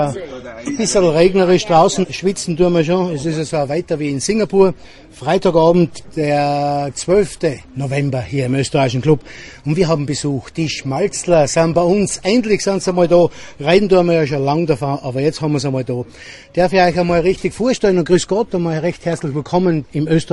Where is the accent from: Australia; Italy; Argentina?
Australia; South Australia; Du, aber bei uns in Australien ist es nicht so schlimm, in Südaustralien überhaupt.